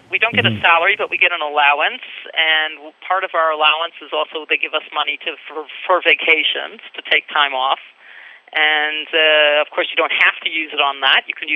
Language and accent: English; Jerusalem, Jerusalem District, Israel; English is a second language; we say I'm a Yerushalmit. You could say I grew up in Jerusalem. My parents still live in Jerusalem.